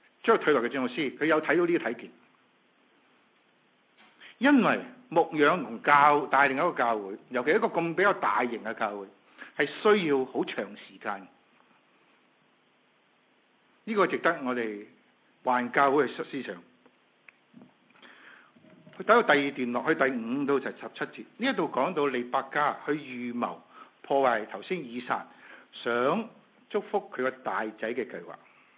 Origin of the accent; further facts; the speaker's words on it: China; 我们中国人很重视什么论资是什么排辈